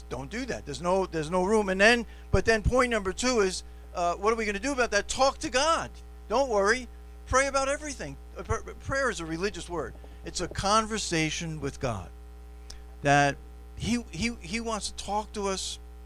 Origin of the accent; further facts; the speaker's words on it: New York, United States; maybe I was brought up in the New York metropolitan area. We're a little bit cynical by upbringing.